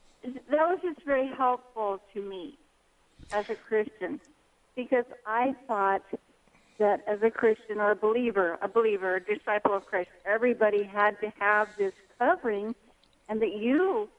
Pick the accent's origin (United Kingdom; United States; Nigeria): United Kingdom; England; Well, that's because I speak both languages, and I am English, but.